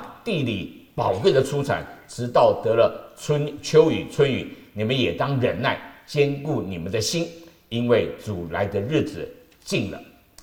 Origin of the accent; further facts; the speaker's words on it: Taiwan; now in United States; 我在台湾长大，台湾人这么多这么小啊，然后我是住在城市里面，住在公寓里面